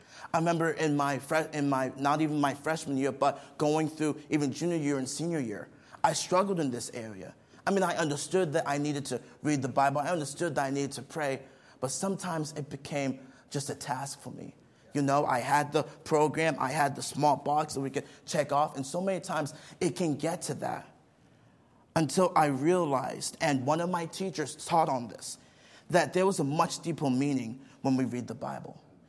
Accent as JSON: {"language": "English", "country": "Nigeria", "tie": "born or raised there", "said": "Growing up in Nigeria, Pastor, there are people who know how to pray."}